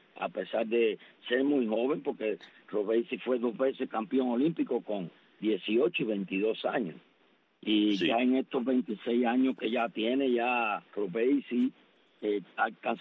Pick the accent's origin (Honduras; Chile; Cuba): Cuba; Guantánamo; Guantanamero puro, guajiro puro, como hablamos, pero yo amo a Cuba.